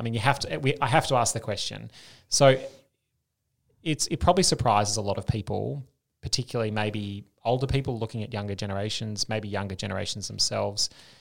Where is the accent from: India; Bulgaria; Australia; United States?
Australia; particularly as an Australian. They love the accent.